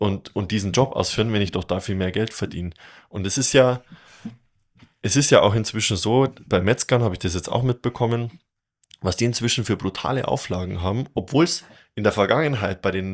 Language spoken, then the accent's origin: German; Ingolstadt, Bavaria, Germany; Also ich komme aus Ingolstadt.